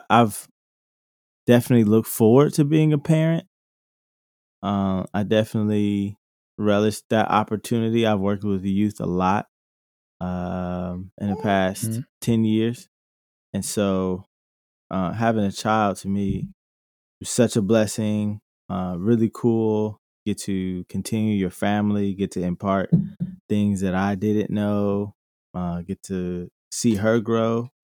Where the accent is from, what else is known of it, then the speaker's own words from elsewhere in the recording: Dayton, Ohio, United States; also born or lived in Los Angeles / New York; My wife and I, we used to live in Los Angeles, and we were in New York, and now we're back in my hometown, Dayton, Ohio.